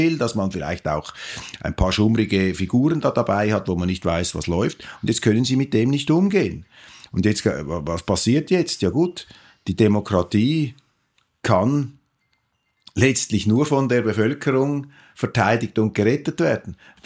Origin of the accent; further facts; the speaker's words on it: Switzerland; dann denkt man sich als Schweizer, ja gut, das ist dieser Hang zur deutschen Dramatisierung